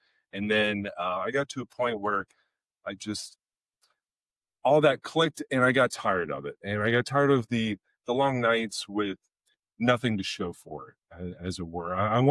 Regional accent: Marietta, Ohio, United States; Well, I grew up in Southern Ohio, in Marietta, Ohio, a very small town.

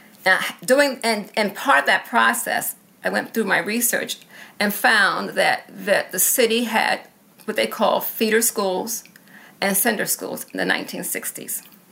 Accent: New York City, New York, United States; I grew up in New York City schools, public school system. All my education was in the state of New York. All four of my degrees are from the state of New York.

